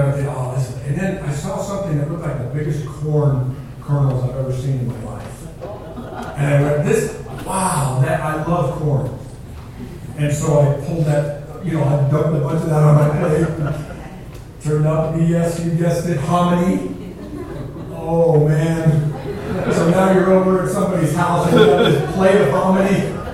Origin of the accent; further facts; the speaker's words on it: Oregon, United States; Listen, I grew up on the Oregon coast. My dad was a fisherman.